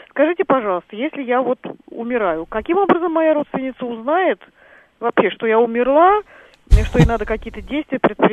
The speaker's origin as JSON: {"language": "Russian", "region": "Moscow", "country": "Russia", "said": "я из Москвы."}